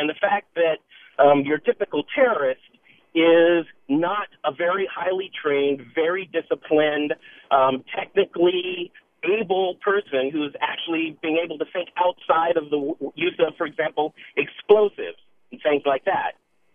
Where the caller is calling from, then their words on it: San Mateo, California, United States; This valley, I'm calling from San Mateo, is full of engineers